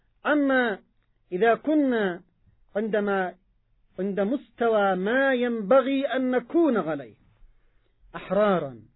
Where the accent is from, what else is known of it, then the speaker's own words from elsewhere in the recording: Yemen; نحن كشعب يمني مسلم ننطلق من منطلقات إيمانية وقرآنية